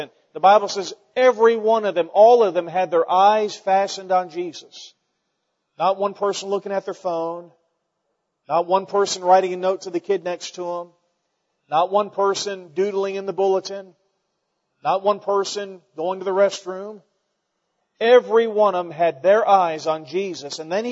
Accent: Weatherford, United States; when I go back to my hometown of Weatherford, which is what I claim because that's where I was a teenager and grew up

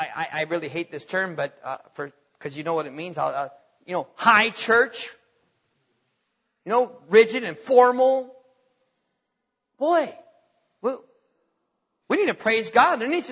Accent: North Dakota, United States; I'm from North Dakota, folks. It's not as bad as far as heat goes up there right now.

